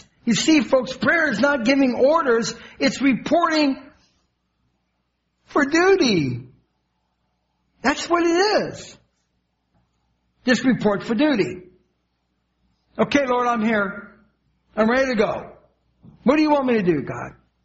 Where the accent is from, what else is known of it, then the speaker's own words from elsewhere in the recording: Evansville, Indiana, United States; But I remember at 3 years old, in my hometown of Evansville, Indiana, there was a University of Evansville there.